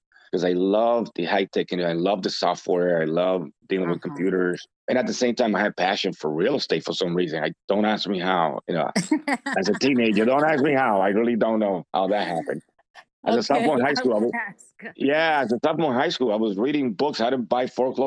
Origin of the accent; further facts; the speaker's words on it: Dominican Republic; now in United States; When I came from the Dominican Republic, I went to the Tarbox.